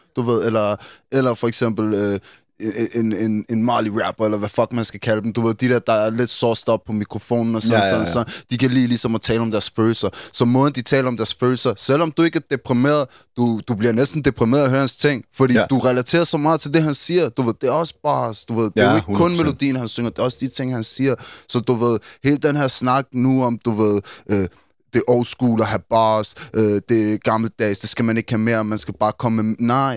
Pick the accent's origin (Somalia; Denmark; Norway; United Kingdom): United Kingdom; London; Ja, du ved, jeg er fra London.